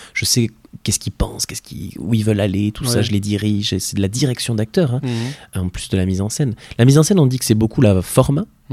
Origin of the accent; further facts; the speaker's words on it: Orist, Nouvelle-Aquitaine, France; born there; je vais jouer à la salle des fêtes d'Oriste, donc dans mon village natal